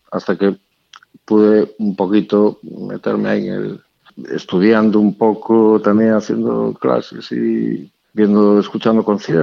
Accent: Galicia, Spain; yo estaba en un bar en Coruña, yo soy gallego, como ves, pues yo me he notado, ¿verdad?

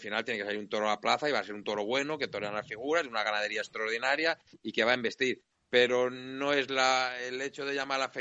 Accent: Salamanca, Castile and León, Spain; la he conocido, la he vivido y la he disfrutado como ganadero, como aficionado, como salmantino.

